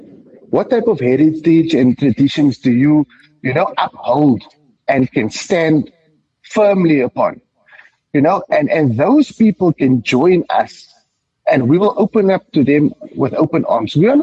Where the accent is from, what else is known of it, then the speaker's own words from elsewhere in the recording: South Africa; born there; I'm a South African born baby.